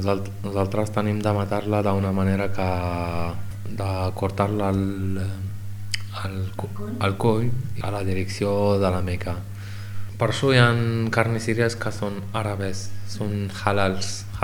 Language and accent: Catalan; Rabat, Rabat-Salé-Kénitra, Morocco; now in Spain; bueno, tinc 30 anys, soc del Marroc i soc de la capital, a Rabat.